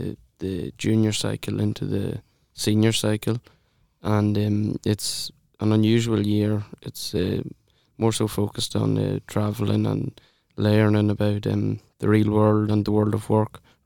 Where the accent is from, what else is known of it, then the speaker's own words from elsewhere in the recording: Ulster, Ireland; We come from County Monaghan, which is one of 32 counties in Ireland, and it's located in North Ireland.